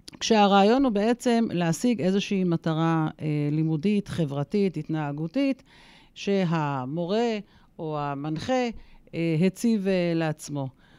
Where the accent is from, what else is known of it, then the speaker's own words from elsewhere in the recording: Kiryat Shmona, Northern District, Israel; אני בעצם נולדתי בקריית שמונה, ואני נולדתי בקריית שמונה בתקופות הקשות שלה